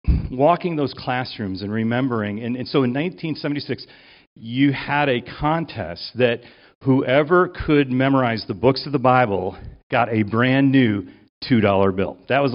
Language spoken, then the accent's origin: English; Chicago, Illinois, United States; When I was born in Chicago, raised in Chicago. We were born and raised close to Wrigley Field.